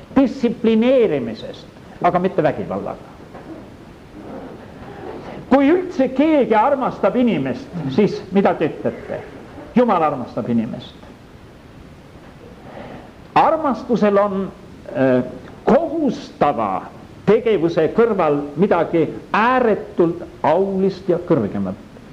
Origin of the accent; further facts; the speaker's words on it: Kärdla, Hiiu County, Estonia; born there; nad olid 30. aastal, kui mina sündisin Kärdlas